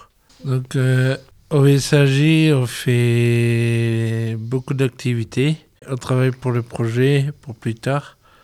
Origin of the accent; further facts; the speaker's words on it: Lens, Hauts-de-France, France; j'ai 25 ans, je suis de Lens.